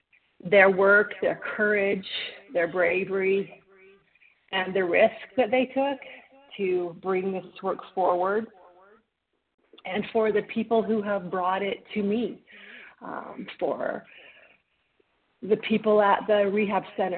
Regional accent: Idaho, United States; and I'm from Idaho, but living in Arizona for the winter.

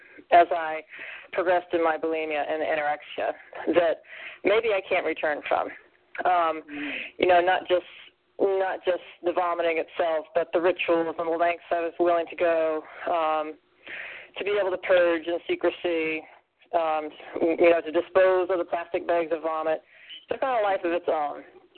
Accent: Florida, United States; I'm from Florida.

